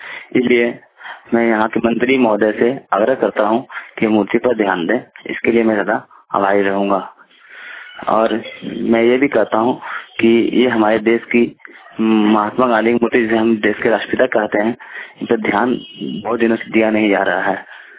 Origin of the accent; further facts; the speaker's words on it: Jhajha, Bihar, India; मैं झाझा के निवासी हूँ। मैं जमुई जिला झाझा के निवासी हूँ।